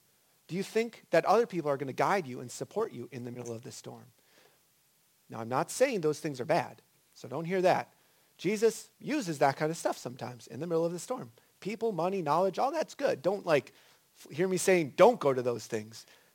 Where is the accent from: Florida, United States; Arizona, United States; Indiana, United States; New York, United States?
Arizona, United States; So I'm from Arizona, and I was a little hesitant to step out onto a frozen lake for the first time.